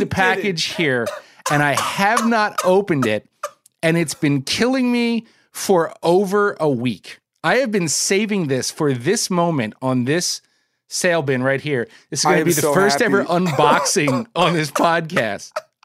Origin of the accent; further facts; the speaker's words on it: New Jersey, United States; Smart guy, but still, I'm like from Jersey. I don't trust nobody, you know what I mean?